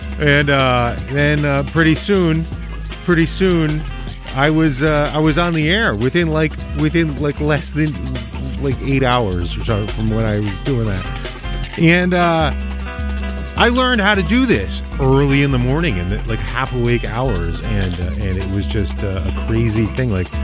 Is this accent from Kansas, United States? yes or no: no; New Jersey, United States; I grew up just outside of New York, New Jersey.